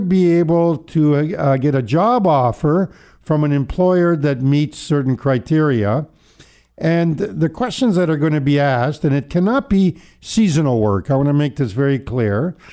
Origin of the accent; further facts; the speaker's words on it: Canada; Since we're all Canadian, we all like to talk about the weather.